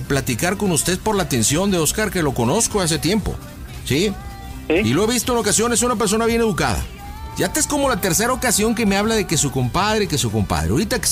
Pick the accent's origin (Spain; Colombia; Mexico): Mexico; Monterrey, Nuevo León; Como en el norte, yo soy de Monterrey, el norteño es lo que más pega